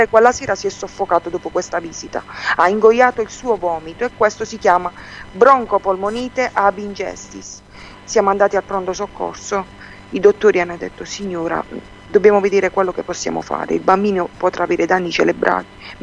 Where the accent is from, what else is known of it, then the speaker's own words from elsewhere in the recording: Foggia, Apulia, Italy; Poi siamo tornati a Foggia, noi siamo di Foggia, siamo tornati a Foggia.